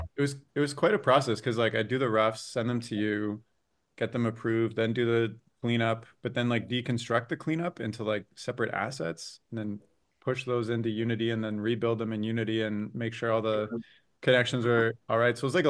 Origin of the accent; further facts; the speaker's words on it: Toronto, Ontario, Canada; I'm from Toronto